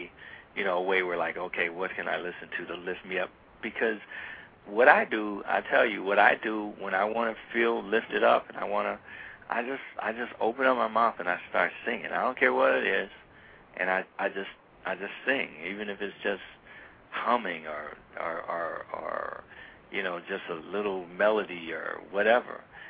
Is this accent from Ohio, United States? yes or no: yes; Columbus, Ohio, United States; So Columbus, Ohio, like my home state.